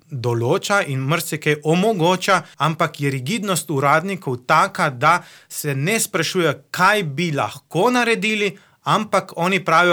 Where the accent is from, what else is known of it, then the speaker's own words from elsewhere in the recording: Ilirska Bistrica, Littoral–Inner Carniola, Slovenia; jaz prihajam iz Ilirske Bistrice.